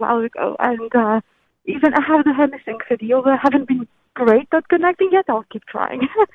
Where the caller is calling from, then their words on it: Massachusetts, United States; Massachusetts.